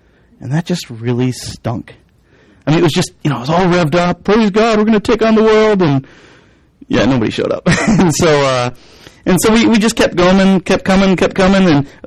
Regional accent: Madison, Wisconsin, United States; my wife and I grew up in the Madison area, both grew up completely unchurched.

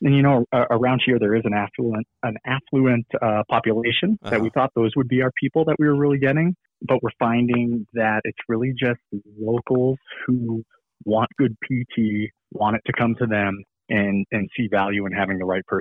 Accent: Boston, Massachusetts, United States; So we'd often go back to New England in the summer. I'm from Boston area.

